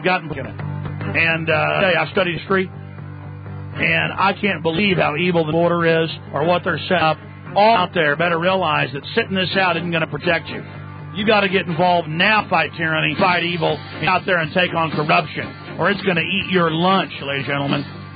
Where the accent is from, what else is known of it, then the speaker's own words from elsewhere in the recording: United States; But I'm an American. Why should I even care where countries are?